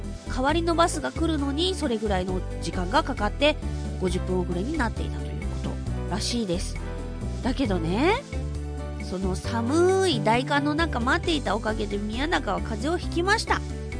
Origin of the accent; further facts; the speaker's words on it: Fukuoka, Japan; 博多っ子の